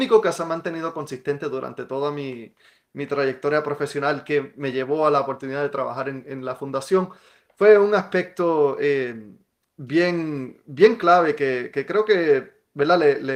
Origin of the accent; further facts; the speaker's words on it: Puerto Rico; Yo me crié, yo soy un puertorriqueño del campo, lo que nosotros decimos en mi país, un jíbaro.